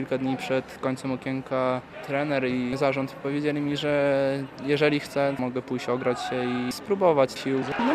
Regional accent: Białystok, Podlaskie Voivodeship, Poland; Zawsze mówiłem, że jestem stąd

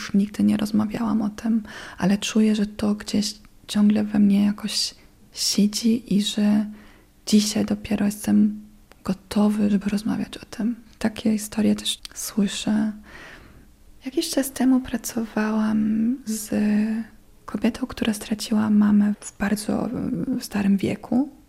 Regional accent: Germany; Polish is a second language; also born or lived in Yugoslavia; now in Poland; Urodziłam się w Jugosławii i wychowywałam się głównie w Niemczech. Moja mama jest Niemką, mój tata jest Chorwatem. I dzisiaj mieszkam w Polsce, mój mąż jest Polakiem. Tutaj jestem od 11 lat.

